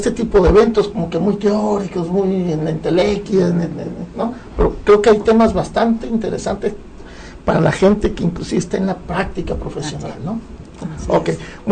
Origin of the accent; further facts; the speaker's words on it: Mazatlán, Sinaloa, Mexico; Ya Radio UAS escucha en Mazatlán. Entonces, ya somos, por fin llegamos a mi tierra